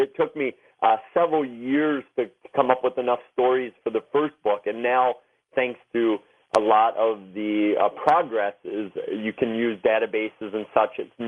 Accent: Wisconsin, United States; I started with my home state of Wisconsin and just started going through the newspapers of the old days one by one

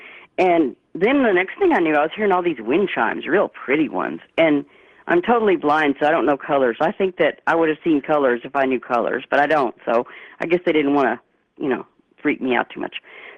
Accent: Texas, United States; now in Norman, United States; You know, I'm a Texan.

